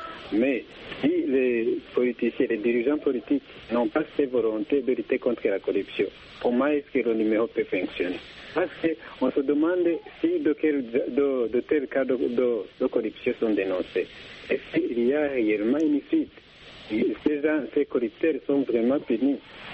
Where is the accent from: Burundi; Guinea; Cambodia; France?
Burundi; Chez nous, en Afrique, je vais dire au Burundi exactement.